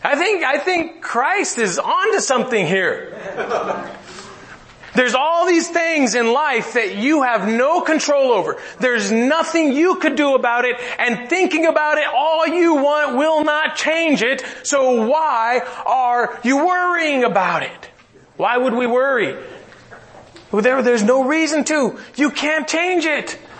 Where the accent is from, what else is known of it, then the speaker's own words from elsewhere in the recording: Mexico; And I grew up in Mexico and they made us stand outside the front of the classroom